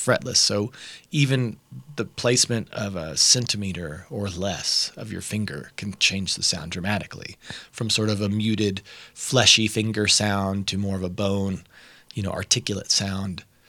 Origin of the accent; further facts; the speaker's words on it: Kentucky, United States; Being born and raised in Kentucky is to be born in the middle.